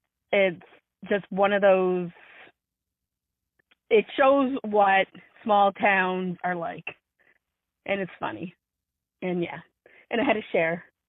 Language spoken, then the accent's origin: English; Atlantic Canada, Canada; I'm from the East Coast.